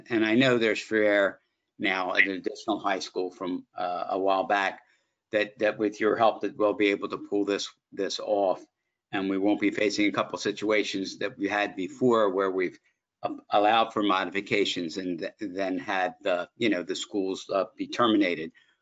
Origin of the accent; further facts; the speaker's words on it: Wilmington, Delaware, United States; I guess, and I go back to being a born and raised in Wilmington